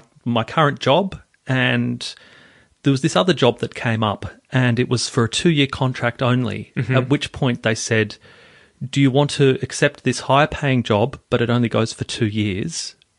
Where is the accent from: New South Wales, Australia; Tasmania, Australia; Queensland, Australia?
Tasmania, Australia; born or raised there; also born or lived in Melbourne